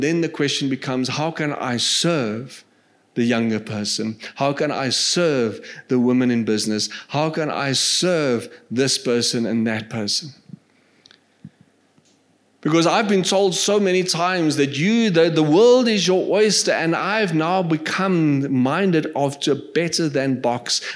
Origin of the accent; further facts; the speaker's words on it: South Africa; And now as an African, as a South African